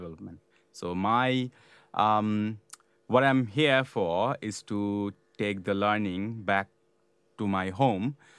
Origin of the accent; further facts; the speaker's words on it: Bangladesh; moved away as an adult; now in New Zealand; I'm from Able, and I'm currently studying Master of Technology Innovation and Leadership. And I'm originally from Bangladesh. I used to work for Unilever for a long time and then moved to New Zealand.